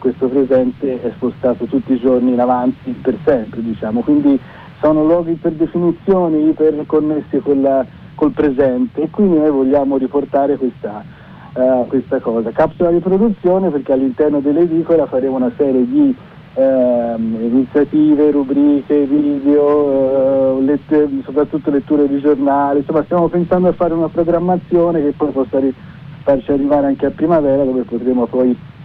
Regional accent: Florence, Tuscany, Italy; devo dirti che da fiorentini, da genitori anche di adolescenti

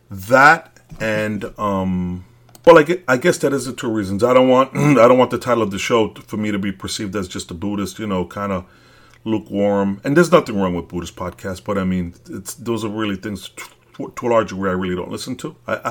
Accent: Brooklyn, New York, United States; moved away as an adult; I am from Brooklyn. I left it when I was 30 years old, so I'm a real Brooklyn dude. I didn't leave Brooklyn when I was 5 years old. I grew up there till 30.

